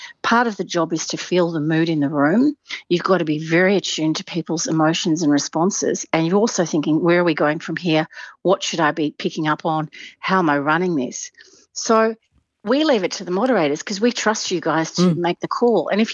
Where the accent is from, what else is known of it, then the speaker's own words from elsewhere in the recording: Melbourne, Victoria, Australia; as a kid growing up in Melbourne